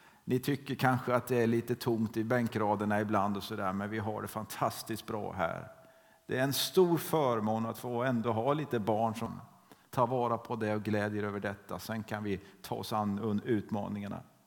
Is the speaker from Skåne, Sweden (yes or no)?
no; Vena, Kalmar County, Sweden; som tonåring så hyrde man bygdegården i det lilla samhället Vena där jag växte upp.